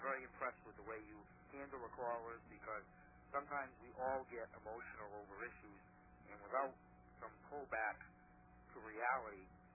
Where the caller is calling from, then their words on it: Rhode Island, United States; Good evening, Bill. … I'm calling from Rhode Island.